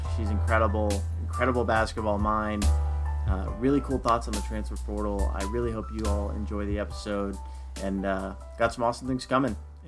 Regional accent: Houston, Texas, United States; I'm a Texan myself. I was born and raised in Houston.

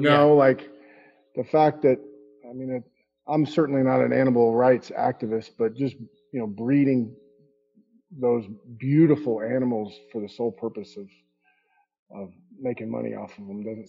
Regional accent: Oklahoma, United States; Did you just ask me that because I'm from Oklahoma?

